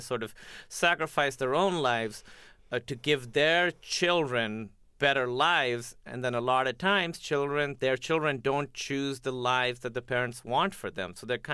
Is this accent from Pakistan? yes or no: yes; Pakistan; Yeah, and I really thought that the people in the movies were doing the wrong thing.